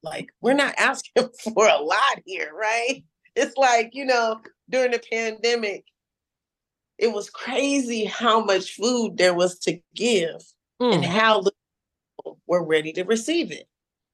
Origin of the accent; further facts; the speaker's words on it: Seattle, Washington, United States; growing up in Seattle, where there's so many different cultures represented, it was just easy to do.